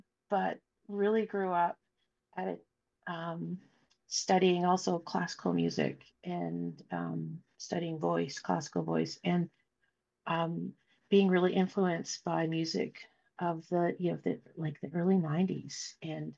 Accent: Yukon, Canada; So it's in the Kluane region of the Yukon. And I'm from Kluane First Nation, and my village is right on the shores of the lake.

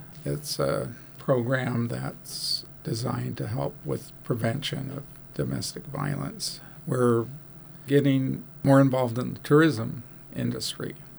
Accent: Wrangell, Alaska, United States; I was born and raised in Wrangell. There were a lot of younger families and just a lot happening here.

